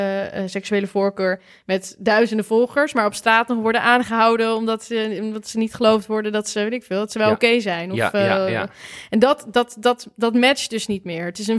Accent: Netherlands; Ik denk wel dat wij sowieso als Nederlanders een heel raar zelfbeeld hebben.

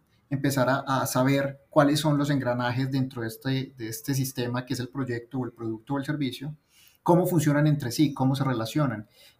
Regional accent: Colombia; moved away as an adult; now in Mexico; soy colombiano, pero vivo en México hace 3 años ya, 3 años y poquito.

